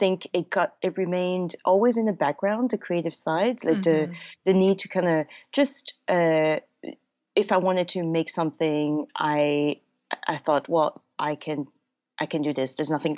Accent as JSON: {"language": "English", "country": "Canada", "tie": "born or raised there", "moved": "as an adult", "lives_now": "Australia", "said": "I grew up in Canada for up to my late 20s, and then when I went back to university to do a nursing degree in my late 20s, I decided to go"}